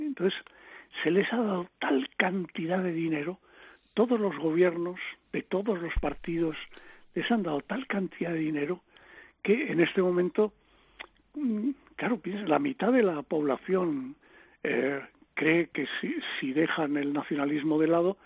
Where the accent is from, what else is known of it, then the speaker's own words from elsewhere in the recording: Madrid, Community of Madrid, Spain; al volver a Madrid y encontrarme que somos lo peor de España. Es que fíjate, los madrileños